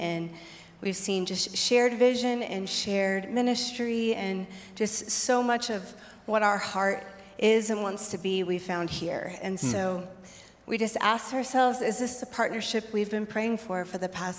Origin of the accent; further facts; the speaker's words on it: Texas, United States; we're originally from the Dallas-Fort Worth area in Texas.